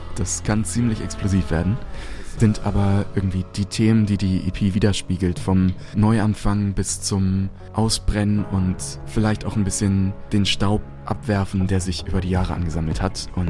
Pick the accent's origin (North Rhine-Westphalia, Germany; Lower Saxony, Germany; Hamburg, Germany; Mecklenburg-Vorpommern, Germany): Hamburg, Germany; now in Amsterdam, Netherlands; Ich komme aus Hamburg ursprünglich, aktuell lebe ich für ein paar Monate in Amsterdam. Mich zieht's aber so ein bisschen wieder zurück nach Hamburg. Das ist schon meine Heimat.